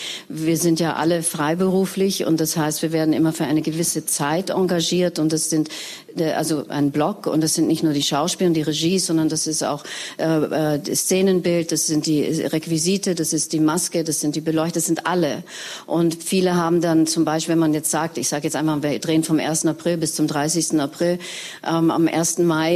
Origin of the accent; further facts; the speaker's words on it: Vienna, Austria; Ich bin aber als halbe Wienerin sehr vertraut mit dem Wein. bin in Grinzingen, Wien groß geworden.